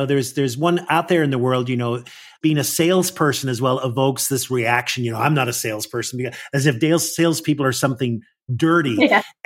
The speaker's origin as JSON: {"language": "English", "region": "Northern Ireland", "country": "United Kingdom", "tie": "born or raised there", "said": "I grew up in Northern Ireland and politics were not a very positive thing either there."}